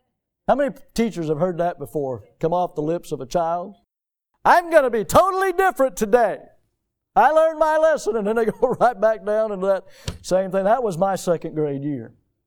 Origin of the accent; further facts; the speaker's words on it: United States; I'm a citizen of America, but I'm also a citizen of heaven.